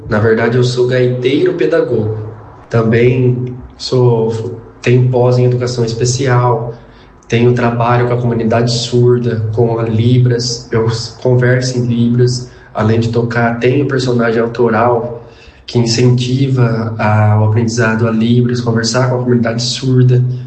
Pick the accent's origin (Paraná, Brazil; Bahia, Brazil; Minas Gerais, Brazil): Paraná, Brazil; E lá na minha região do Paraná, que é uma região do caminho que os tropeiros faziam lá antigamente para subir para Minas, para São Paulo